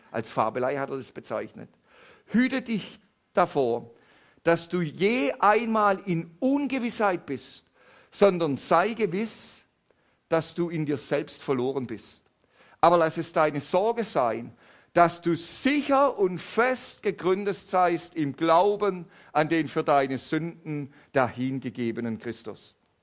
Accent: Swabia, Germany; Aber wenn man ehrlich ist als Schwabe, das gebraucht man gedankenlos.

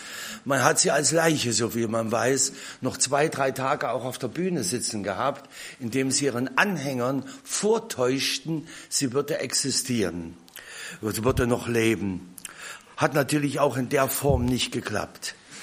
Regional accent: Weißenfels, Saxony-Anhalt, Germany; Ich denke an einen Grabstein, an dem ich in meiner Heimatstadt Weißenfels vorbeikam.

